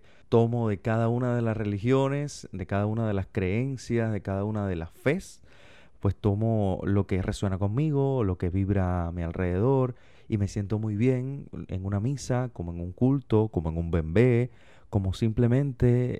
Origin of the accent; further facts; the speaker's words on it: Cuba; Como cubanos estamos profundamente ligados a la espiritualidad y a la fe en todas sus formas.